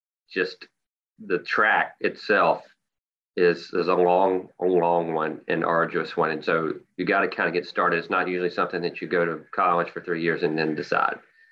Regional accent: Mississippi, United States; I had a great upbringing on the Mississippi Gulf Coast, a small town, blue collar town.

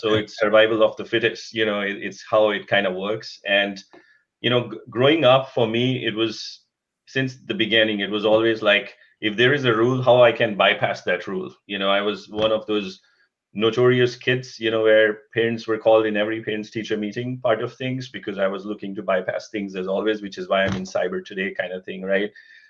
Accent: India; I was born and brought up in India and, you know, a typical what we call a middle income family.

